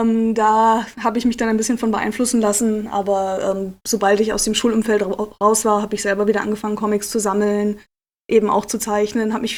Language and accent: German; Lüneburg, Lower Saxony, Germany; Ich komme ursprünglich aus Lüneburg, in der Nähe von Hamburg.